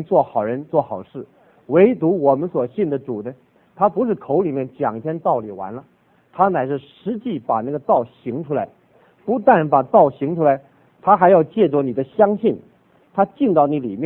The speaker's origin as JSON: {"language": "Chinese", "region": "Northeast China", "country": "China", "also_born_or_lived": "Taiwan", "said": "我的母亲啊，是四川人，我是东北人啊，我的妻子啊是福建人，我的媳妇在这儿江西人啊，还有个媳妇浙江人，我们家里是东南西北都有的"}